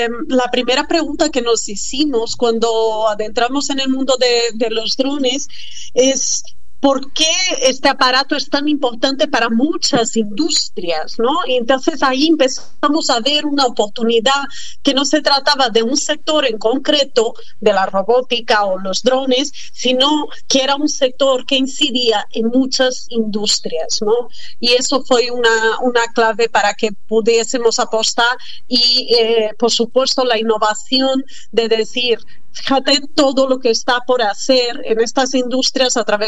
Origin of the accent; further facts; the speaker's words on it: Brazil; now in Bilbao, Spain; Uno de mis socios, también brasileño, somos tres socios, un vasco de aquí de Bilbao y dos brasileños.